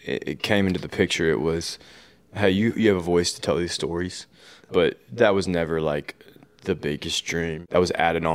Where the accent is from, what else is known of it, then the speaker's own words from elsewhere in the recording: Nashville, Tennessee, United States; Welcome to my hometown.